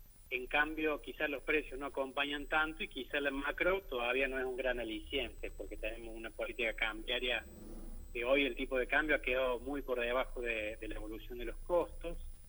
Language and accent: Spanish; Córdoba, Argentina; nuestro interior productivo, digo como cordobés, también para el interior de Santa Fe y Buenos Aires